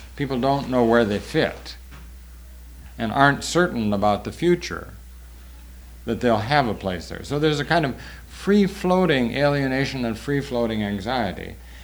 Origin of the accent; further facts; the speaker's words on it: Manhattan, New York, United States; I'm a New Yorker, you understand, Upper West Side of Manhattan